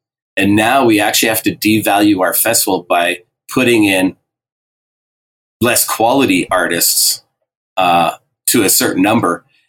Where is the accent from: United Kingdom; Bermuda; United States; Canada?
Canada; Alberta; Twitter, I'm from Alberta.